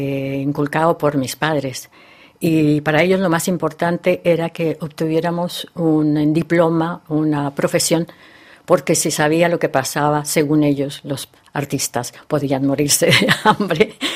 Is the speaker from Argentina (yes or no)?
no; Colombia; moved away; Que pasó, lo mismo que pasó cuando era pequeña en Colombia, ¿no?